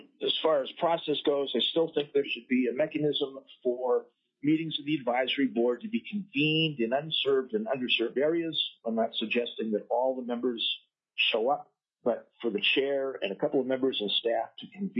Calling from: Bethel, Alaska, United States; I'm calling from Bethel

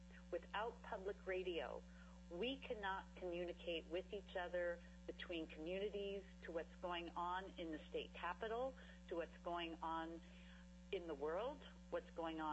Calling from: Haines, Alaska, United States; I'm calling from Haines

